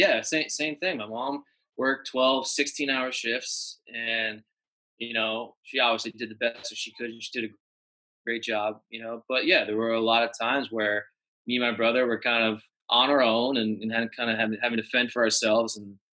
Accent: New York, United States; I grew up, an hour north of New York City. So I'm in the suburbs

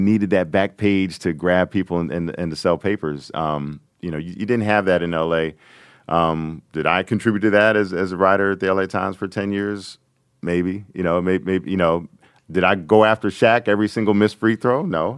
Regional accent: Los Angeles, California, United States; and I grew up there, so we were raised on Jim Murray writing the LA Times in a high level.

